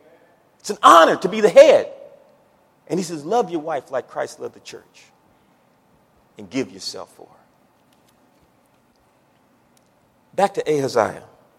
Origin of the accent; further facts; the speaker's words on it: Akron, Ohio, United States; That's my hometown. Akron, Ohio is where I'm from.